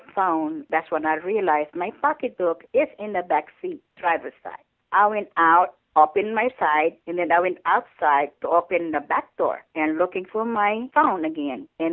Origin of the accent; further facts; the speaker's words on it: Philippines; now in United States; Philippines.